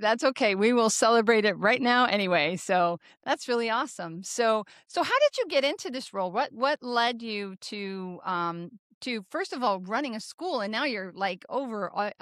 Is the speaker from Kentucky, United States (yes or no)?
no; Grand Island, Nebraska, United States; When I grew up in Grand Island, Nebraska, I know there's a Catholic school there.